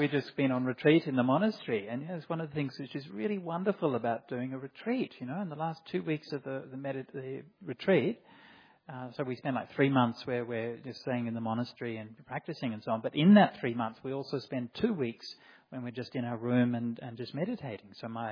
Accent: Perth, Western Australia, Australia; come from an Asian background. Now, probably you won't remember this, most of you, but I grew up in Perth in the 1980s

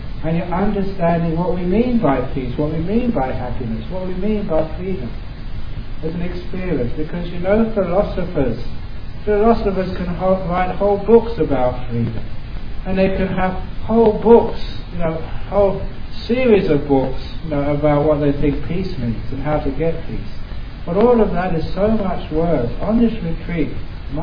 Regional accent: England, United Kingdom; I'm an Englishman.

